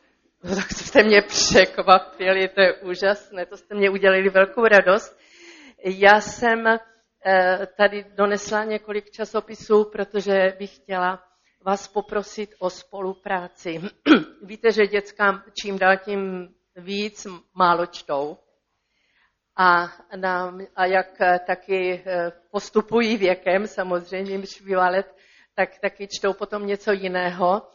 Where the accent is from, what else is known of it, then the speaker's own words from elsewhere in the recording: Brno, South Moravian Region, Czechia; Dobrý den … jsem z Brna, z křesťanských sborů